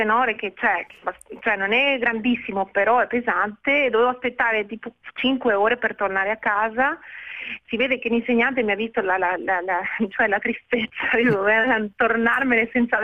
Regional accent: Uruguay; Sono nata in Uruguay.

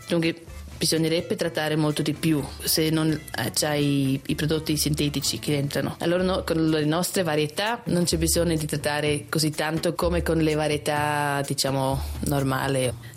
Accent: Lucerne, Switzerland; sono di Lucerna, c'ho ancora 29 anni e l'azienda della mia famiglia e che noi veniamo di qua, di questo villaggio.

